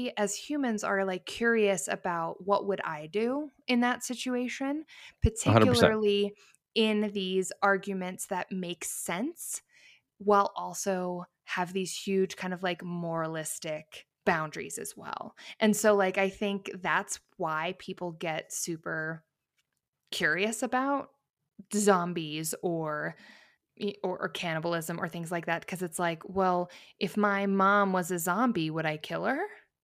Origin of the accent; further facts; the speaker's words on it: Lake Tahoe area, United States; I did some of my growing up in the Tahoe area.